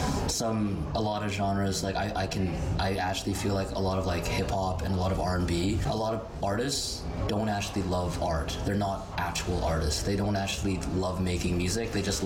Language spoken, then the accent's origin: English; Saskatchewan, Canada; a lot of people from the hardcore scene that I grew up in Saskatchewan